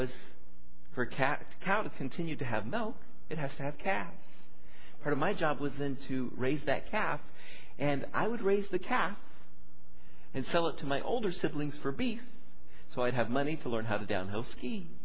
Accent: West Coast, United States; I was raised on the West Coast by our Iowa farm boy.

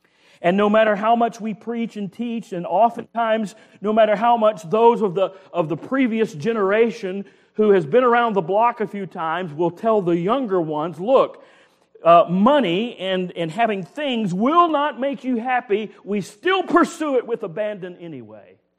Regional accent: United States

